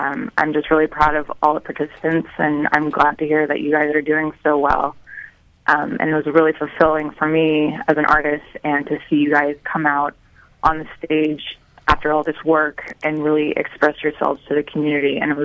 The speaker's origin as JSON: {"language": "English", "town": "Santa Barbara", "region": "California", "country": "United States", "tie": "born or raised there", "said": "No, I grew up in Santa Barbara, went to Dos Pueblos and did UCSB camps."}